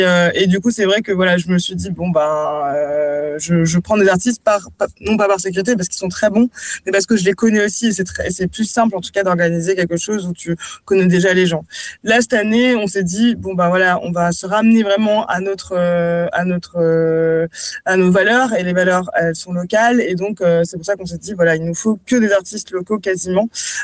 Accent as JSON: {"language": "French", "town": "Strasbourg", "region": "Grand Est", "country": "France", "said": "vu que je suis strasbourgeoise d'origine"}